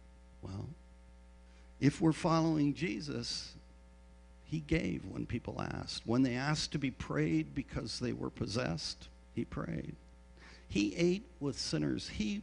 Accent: Ireland; I'm Irish. I'll punch your lights out. That's who I am.

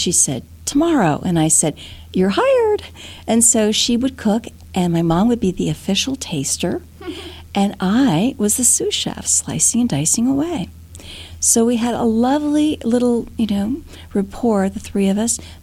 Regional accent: Indiana, United States; now in New York City, United States; Well, I got my start really growing up in Indiana.

